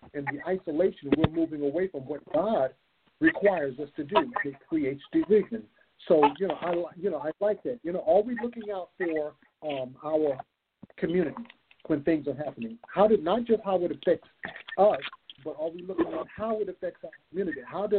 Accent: Princeton, West Virginia, United States; is also hailed from West Virginia, Princeton, West Virginia also. So we're going back to back to my hometown.

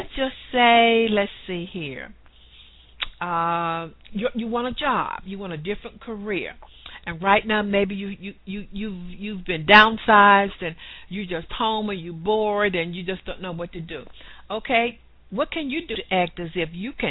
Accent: the South, United States; accent: southern; excuse my southern accent and my English

